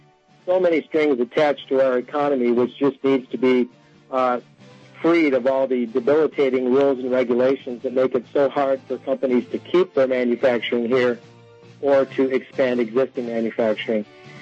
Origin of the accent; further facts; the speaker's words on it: Bridgman, Michigan, United States; southwest Michigan here in Bering County, where I'm broadcasting from today. And that's my home county. I grew up nearby in Bridgman.